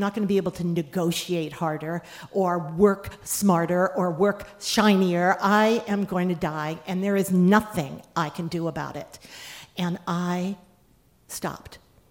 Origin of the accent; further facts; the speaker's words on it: the South, United States; I grew up in the South where the light does not change very much.